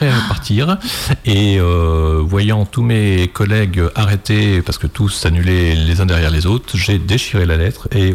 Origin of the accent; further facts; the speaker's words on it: Centre-Val de Loire, France; Alors moi je viens de la région de Châteauroux, donc en Berry